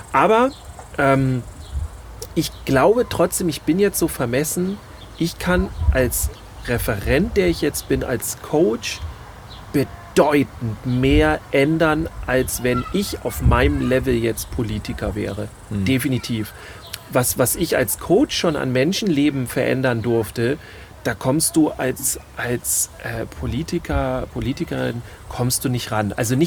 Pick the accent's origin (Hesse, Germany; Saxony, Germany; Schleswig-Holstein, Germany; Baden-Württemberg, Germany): Schleswig-Holstein, Germany; wir kommen hier aus Schleswig-Holstein